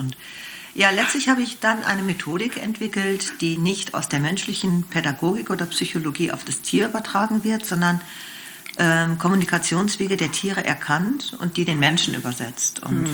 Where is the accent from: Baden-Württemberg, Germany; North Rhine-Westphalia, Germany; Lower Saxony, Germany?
North Rhine-Westphalia, Germany; Unna; also born or lived in Lake Constance; Gebürtig komme ich vom Bodensee. Aufgewachsen bin ich im Ruhrgebiet in Unna in einer reinen Akademikerfamilie